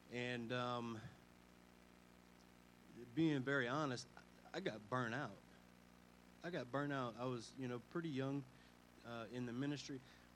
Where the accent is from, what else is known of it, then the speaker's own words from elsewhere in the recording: Louisiana, United States; If you can't tell, Sha, I'm from Louisiana.